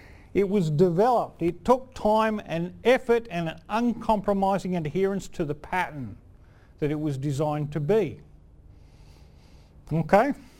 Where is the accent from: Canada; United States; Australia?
Australia; accent: ocker; I'm too Australian. I've got too much of an ocker accent.